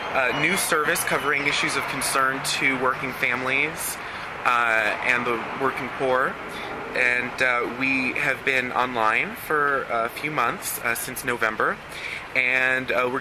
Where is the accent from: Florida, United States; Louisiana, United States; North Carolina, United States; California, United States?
Louisiana, United States; New Orleans; Well, my background, actually, you may know this, but I'm from New Orleans.